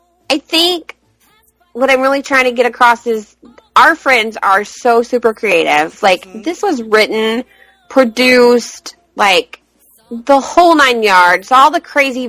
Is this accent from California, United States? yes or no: no; Alabama, United States; because, you know, we're all from Alabama, so it was kind of cool that he took the time to come down there and talk to all the kids.